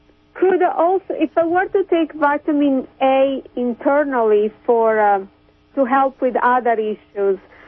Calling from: Kansas City, United States; From Kansas City.

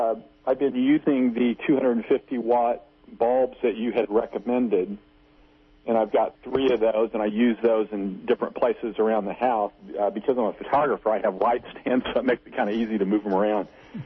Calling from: Missouri, United States; I am from Missouri.

